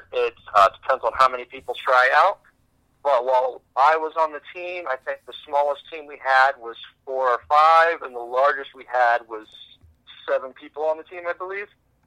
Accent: Indiana, United States; Growing up in Indiana, basketball is huge, and football is not far behind.

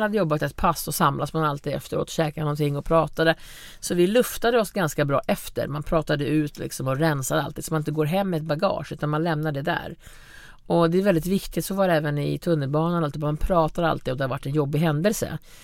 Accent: Norrland, Sweden; Jag kommer också från Norrland liksom.

